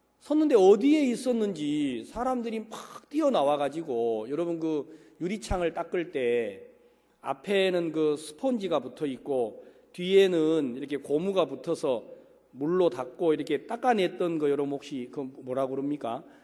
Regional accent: South Korea; born there; 한국에서 태어난 게 참 제게 큰 행복이구나.

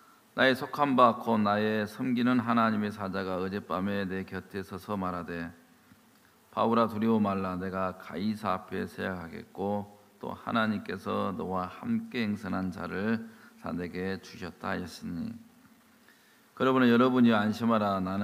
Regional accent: Gokseong, South Jeolla, South Korea; 저는 사실 발음을 잘 못합니다. 왜냐하면 저는 이제 전라도 전라남도 곡성이 고향입니다. 근데 제가 이제 발음이 이제 별로 안 좋아요.

